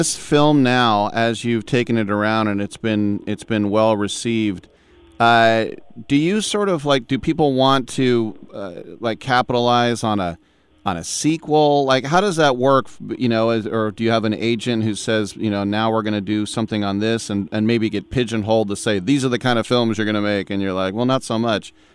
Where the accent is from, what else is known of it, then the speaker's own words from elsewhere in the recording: California, United States; And I'm from California, and there's a lot of patriotic places